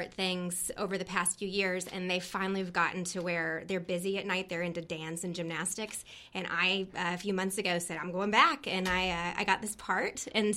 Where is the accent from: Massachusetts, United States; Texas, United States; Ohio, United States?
Texas, United States; Houston; also born or lived in New York; now in Austin, United States; I grew up in Houston